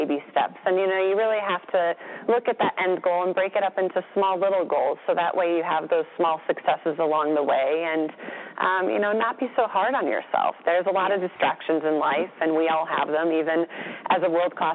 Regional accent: Minnesota, United States; We had a milkman growing up in Minnesota, and all the way into my 20s, I had a milkman.

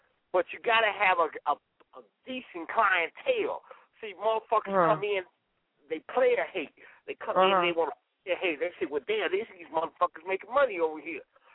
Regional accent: Michigan, United States; moved away as an adult; now in Jonesboro, United States; I'm new down here in the ATL. You know, I'm from Michigan. I only been down here for like a few months and shit.

